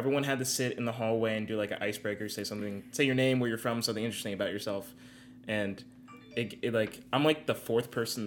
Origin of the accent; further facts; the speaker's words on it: New Jersey, United States; from Jersey.